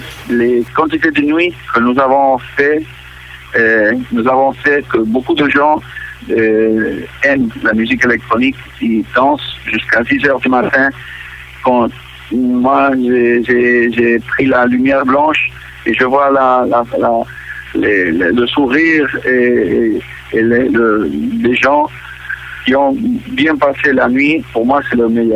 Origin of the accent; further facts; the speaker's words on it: Barcelona, Catalonia, Spain; French is a second language; Je parle français, oui, parce que j'étais à l'école française quand j'étais petit, c'est à Barcelone.